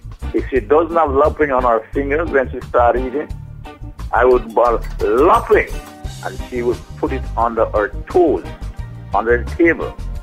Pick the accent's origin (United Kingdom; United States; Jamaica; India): Jamaica; Mount Ogle, Saint Andrew Parish; I'm from Mount Ogle in St. Andrews.